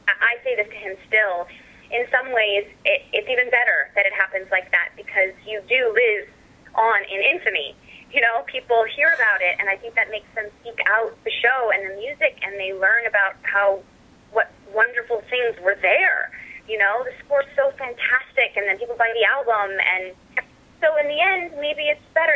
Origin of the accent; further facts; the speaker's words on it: Los Angeles, California, United States; Well, I think a part of it is I grew up in Los Angeles, so all that television stuff came about because I was there, living there, growing up.